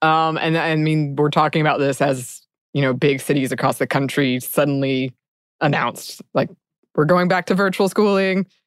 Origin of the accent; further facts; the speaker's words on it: United States; And I think from my experience as an American, it's, insurance, I didn't even know you could get that covered.